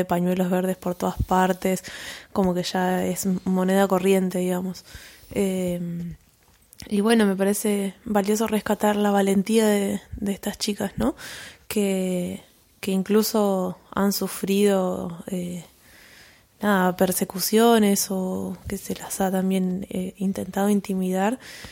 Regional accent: Buenos Aires, Argentina; Pienso yo, que soy oriunda de Buenos Aires, como que siempre estuve muy acostumbrada ahí a la ebullición y a la masividad.

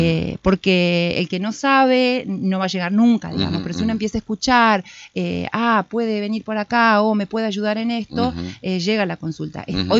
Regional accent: María Grande, Entre Ríos, Argentina; yo no soy de acá, soy de María Grande, estaba de paseo

